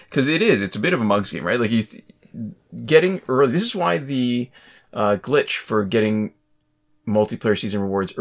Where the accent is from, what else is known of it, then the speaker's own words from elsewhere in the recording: Canada; because postal codes, we're Canadian.